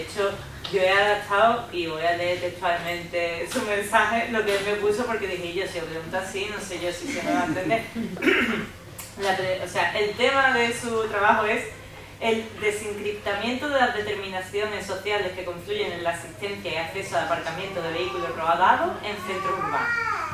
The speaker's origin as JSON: {"language": "Spanish", "town": "Mairena del Aljarafe", "region": "Andalusia", "country": "Spain", "tie": "born or raised there", "said": "Por ejemplo, en mi pueblo, que es donde están las dos estaciones estas de metro, ha pasado algo curioso"}